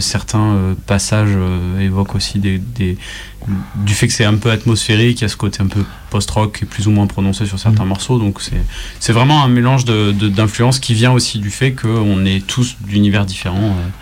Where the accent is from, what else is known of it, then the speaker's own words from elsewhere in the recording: Clermont-Ferrand, Auvergne-Rhône-Alpes, France; 2014, on s'est formé, on est de Clermont-Ferrand